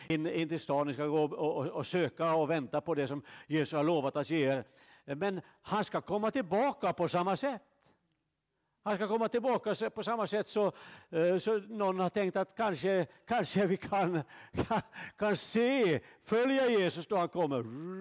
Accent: Finland; åtminstone hemma i Finland

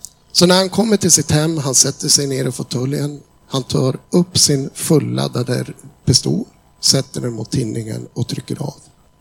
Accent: Sweden; Vi berättar att vi kommer ifrån Sverige.

